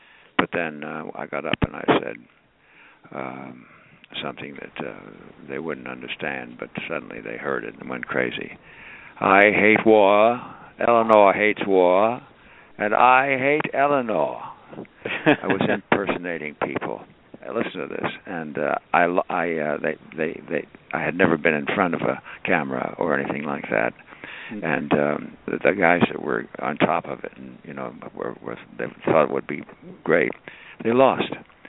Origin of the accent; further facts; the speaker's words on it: Los Angeles, California, United States; also born or lived in New Jersey / New York; I was born in New Jersey. Because my mother was living in New York, and she wanted to be with her sister because it was cooler. I came from New York, but we came out to California